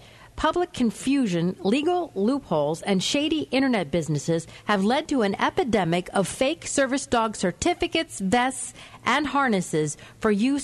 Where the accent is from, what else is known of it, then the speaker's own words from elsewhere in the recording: Rochester, Michigan, United States; I'm from Rochester, Michigan, where they train the C&I dogs.